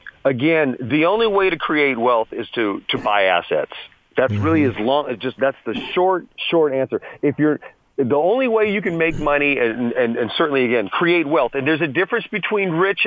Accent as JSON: {"language": "English", "town": "San Jose", "region": "California", "country": "United States", "said": "But, you know, but because I'm from San Jose, it was all my buddies."}